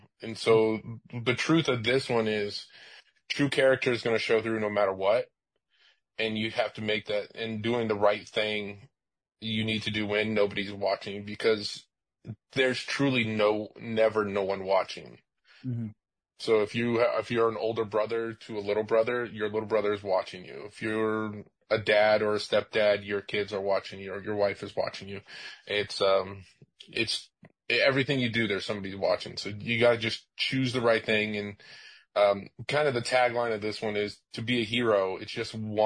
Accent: California, United States; also born or lived in Pensacola, United States; now in Arizona, United States; Well, I grew up near Death Valley in California. Plus, I've lived in Pensacola, Florida, as well as here.

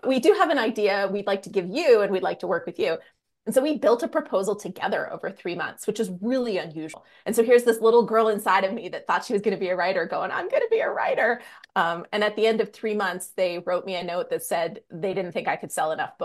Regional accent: Canada; now in Las Vegas, United States; I am Canadian. I live in Las Vegas, but I am Canadian.

